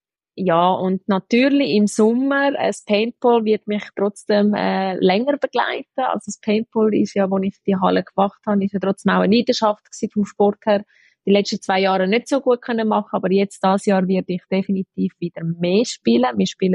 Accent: Italy; Als Italienerin ist Pasta aber auslassen schwierig.

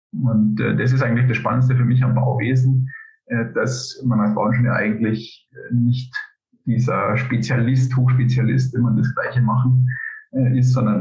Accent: Bavaria, Germany; Ich bin gebürtiger Oberpfälzer und eigentlich könnten wir jetzt in unserem Dialekt fortfahren

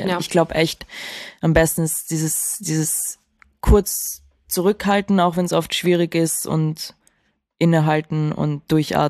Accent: Vienna, Austria; Wien ist meine Heimatstadt und ich habe vor, hier zu bleiben.

